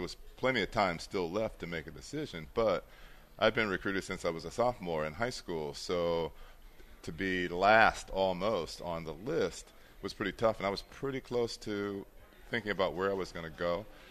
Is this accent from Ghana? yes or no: no; Baltimore, Maryland, United States; I'm from Baltimore originally.